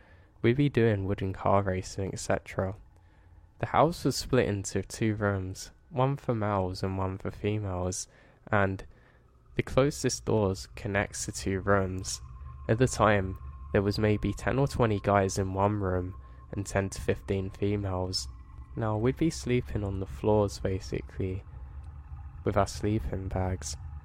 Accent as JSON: {"language": "English", "region": "New York", "country": "United States", "tie": "born or raised there", "said": "I grew up in New York and I know what a lighting bug looks like, but these aren't those."}